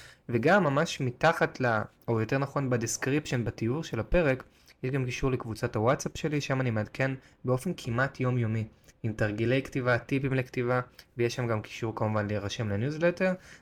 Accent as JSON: {"language": "Hebrew", "town": "Tel Aviv", "region": "Tel Aviv District", "country": "Israel", "tie": "born or raised there", "said": "שגדלתי בתל אביב. ואני רואה את תל אביב כעיר מלאת אפשרויות."}